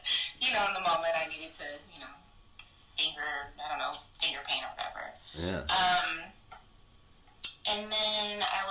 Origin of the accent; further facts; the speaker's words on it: Seattle, Washington, United States; also born or lived in Tacoma; I was born in Tacoma, Washington.